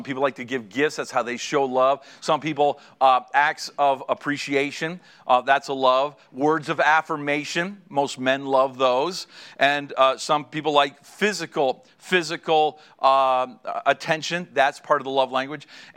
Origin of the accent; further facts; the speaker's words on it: Canada; And let me say, as a Canadian, thank you for your service.